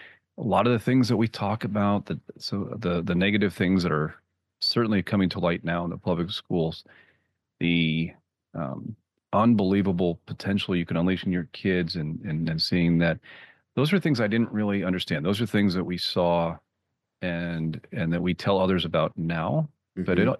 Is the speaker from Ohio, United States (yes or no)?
yes; Ohio, United States; So I consider myself a Midwest guy. We moved around a bit when I was growing up, but I spent most of my formative years in Ohio.